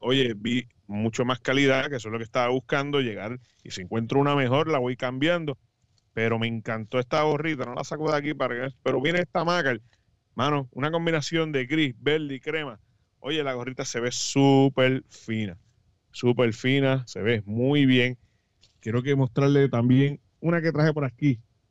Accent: Puerto Rico; Mucha gente, como todo boricua, dejó todo para último.

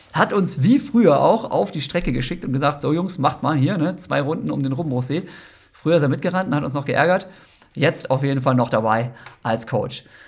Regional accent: Osnabrück, Lower Saxony, Germany; ich selber bin ja in Osnabrück aufgewachsen

